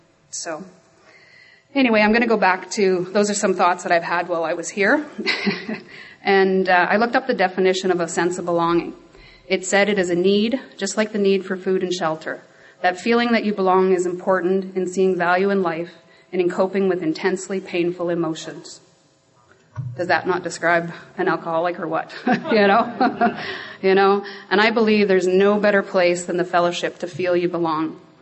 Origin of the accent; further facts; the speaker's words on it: Lumsden, Saskatchewan, Canada; So I was born and raised in Lumsden in Saskatchewan, and I call myself a valley girl because it's just outside of Regina in the valley.